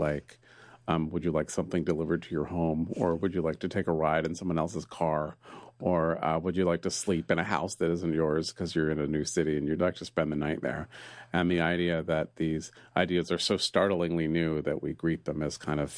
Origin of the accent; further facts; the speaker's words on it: California, United States; I was raised near Stern Grove, and it was a park of my childhood, and I found it very spooky.